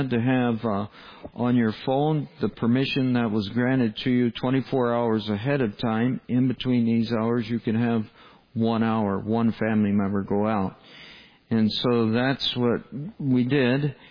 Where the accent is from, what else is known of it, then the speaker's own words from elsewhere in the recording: United States; I know because I'm American myself